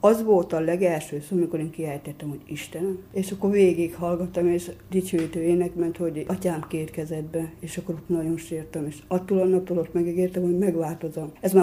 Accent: Hajdúhadház, Hajdú-Bihar, Hungary; Hát ugye Hajdúhatházról. Ott nevelkedtem, édesanyám, ott nevelt engem.

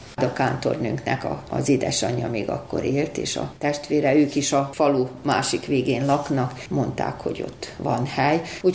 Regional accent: Subotica, Vojvodina, Serbia; Tudják azt, hogy mi ugye Szabadkáról jöttünk, én magyar középiskolába, magyar gimnáziumba jártam.

